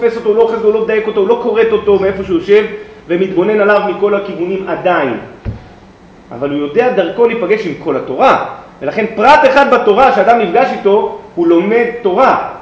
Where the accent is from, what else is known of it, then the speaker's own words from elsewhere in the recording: Herzliya, Tel Aviv District, Israel; אני זוכר בילדותי, אני גדלתי בהרצליה